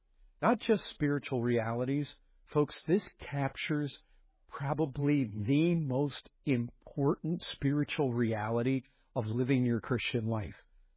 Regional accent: Michigan, United States; I grew up. I told you this before. I grew up in Southwest Michigan.

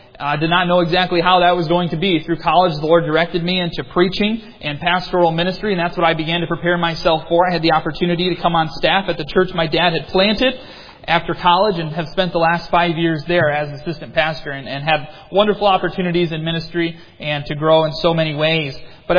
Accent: Michigan, United States; As a Michigander myself, growing up in Michigan, going down to Detroit, going down to Dearborn quite often, everyone is aware of it by reputation.

